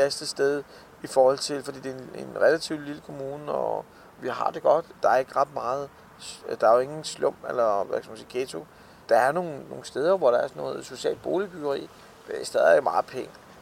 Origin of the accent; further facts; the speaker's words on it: Colombia; now in Denmark; jeg kommer jo til landet fra Colombia.